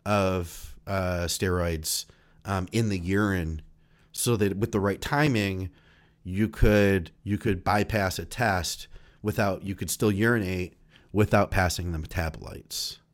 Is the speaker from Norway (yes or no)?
no; Ireland; Yes, I am Irish, although I'm not involved.